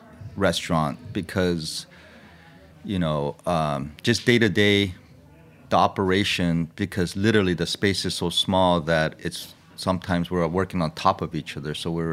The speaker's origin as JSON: {"language": "English", "town": "Los Angeles", "region": "California", "country": "United States", "tie": "born or raised there", "said": "And that's sort of just a reflection of growing up in Los Angeles."}